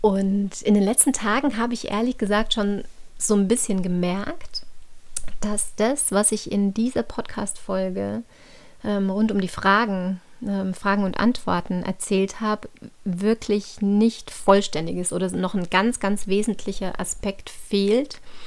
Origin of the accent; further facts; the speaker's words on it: St. Johann in Tirol, Tyrol, Austria; Ich komme hier ursprünglich aus St. Johann in Tirol und das ist umgeben von ganz wundervollen Bergen.